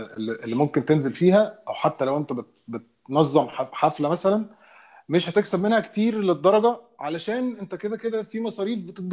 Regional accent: Egypt; ان احنا كمصريين عندنا الابيليتي ان احنا نعمل ستاند اب كوميدي

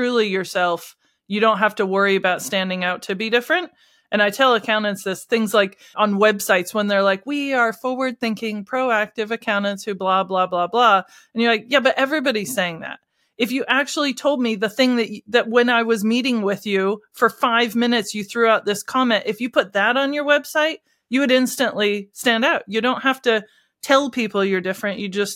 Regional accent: United States; now in United Kingdom; I'm a British citizen. I've been here for 22 years. This is my country now. But I'm also originally from America.

